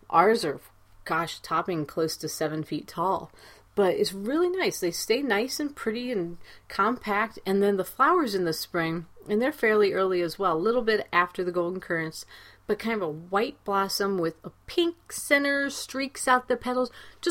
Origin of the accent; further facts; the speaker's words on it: Ohio, United States; Growing up in Ohio, we had lots of elderberries growing kind of wild in the perimeter of the property